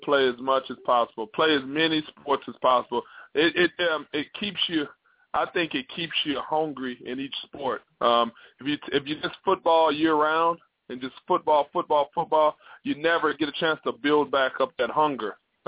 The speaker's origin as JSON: {"language": "English", "town": "Houston", "region": "Texas", "country": "United States", "tie": "born or raised there", "said": "Houston, Texas. And graduated from North Shore High School on the east side of Houston, Texas."}